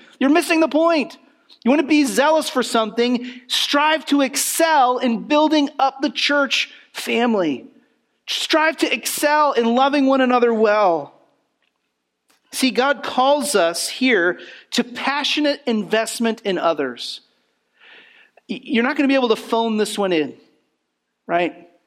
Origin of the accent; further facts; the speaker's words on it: United States; one of the unfortunate byproducts of growing up in America is that our primary question is often just, what do I want?